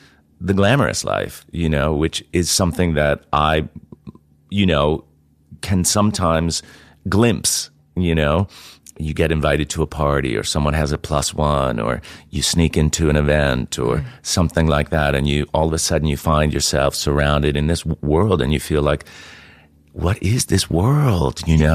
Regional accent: Mountain Top, Pennsylvania, United States; also born or lived in New Jersey; now in United Kingdom; I'm American, and I grew up in America. I was born in New Jersey, of all places, and mostly kind of grew up in Pennsylvania.

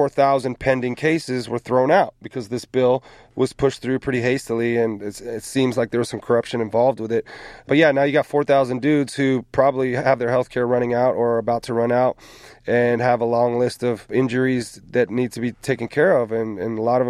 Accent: California, United States; Yeah, so I'm from California. I went to college there.

